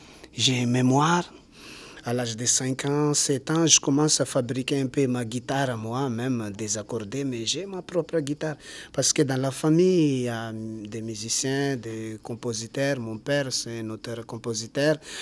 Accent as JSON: {"language": "French", "town": "Tolangaro", "region": "south-east", "country": "Madagascar", "first_language": "Malagasy", "second_language": "French", "said": "Je parle notre langue malgache. Malgache, nous on appelle malgache. Je viens de Madagascar, du sud-est. Mon village s'appelle Tolangaro."}